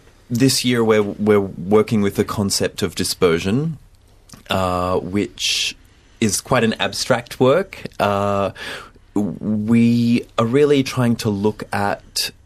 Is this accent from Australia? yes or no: yes; Albury-Wodonga, Australia; So I grew up in Aubrey Wodonga, which is 3 hours north of here